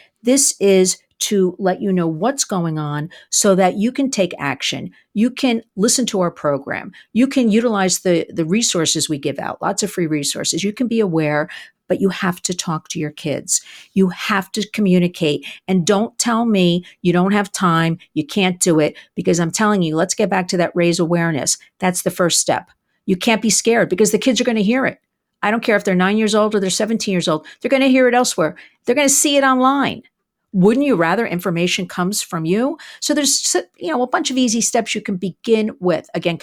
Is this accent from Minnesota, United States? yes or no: no; New York, United States; And brings me to my home state. You know, for once, my governor, Kathy Hochul, she wanted to empower the budget of New York State